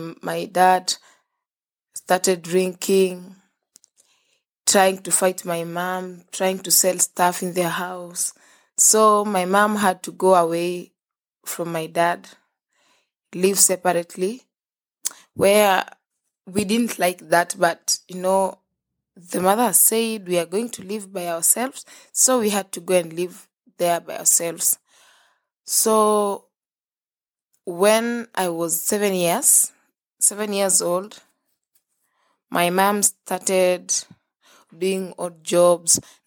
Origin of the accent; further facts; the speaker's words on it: Kenya; I'm from Kenya, Africa. And I'm 23 years old, single mom.